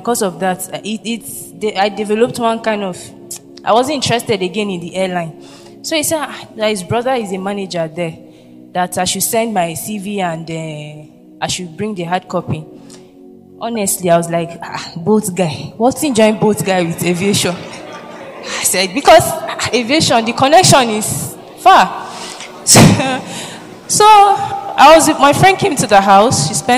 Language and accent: English; Zamfara, Nigeria; He now said, where are you from? I said, Zamfara State.